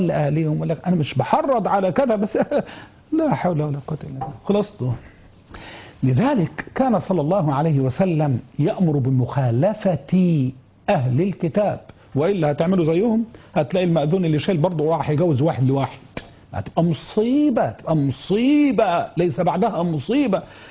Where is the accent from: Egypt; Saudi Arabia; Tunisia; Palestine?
Egypt; عندنا بلدنا مصر